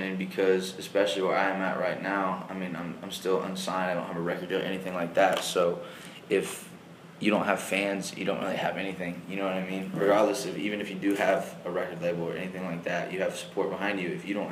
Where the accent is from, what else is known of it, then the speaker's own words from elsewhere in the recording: Terre Haute, Indiana, United States; So I'm 17 years old. I'm from Terre Haute, Indiana.